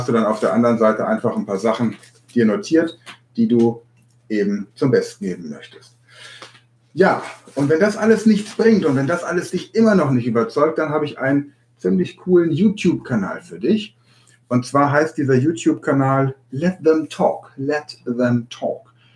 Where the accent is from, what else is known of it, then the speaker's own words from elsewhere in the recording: Hannover, Lower Saxony, Germany; born there; Ich bin in Hannover geboren, noch nicht mal in Hannover wird Hochdeutsch gesprochen